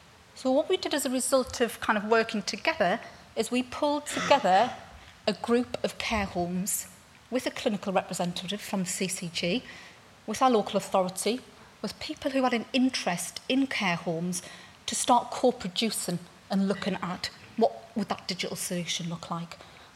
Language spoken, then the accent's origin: English; Sunderland, North East England, United Kingdom; So as Phil says, I'm from Sunderland, so I had a very early rise this morning.